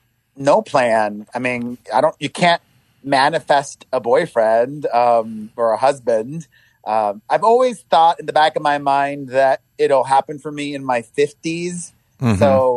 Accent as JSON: {"language": "English", "town": "Miami", "region": "Florida", "country": "United States", "tie": "born or raised there", "said": "You know, I grew up in Miami, where most of the people that live there are registered Republicans and conservatives."}